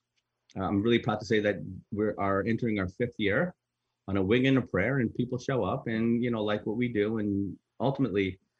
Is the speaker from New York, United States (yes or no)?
yes; New York, United States; So I'm born and raised in New York, as I mentioned before. I grew up in the 1980s.